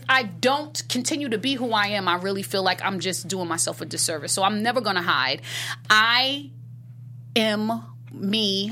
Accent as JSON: {"language": "English", "region": "New York", "country": "United States", "said": "first of all, being a New Yorker, we're raised to just be real and honest and not hold you up, right?"}